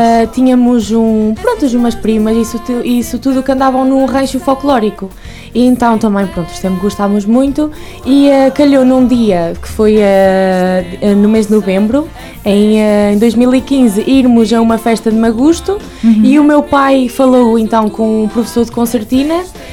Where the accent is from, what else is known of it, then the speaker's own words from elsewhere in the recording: Mirandela, Bragança, Portugal; porque nós somos de Mirandela